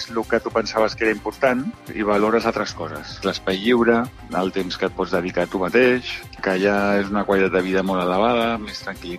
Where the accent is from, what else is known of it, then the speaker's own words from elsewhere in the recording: Barcelona, Catalonia, Spain; Nosaltres som una família de Barcelona, de tota la vida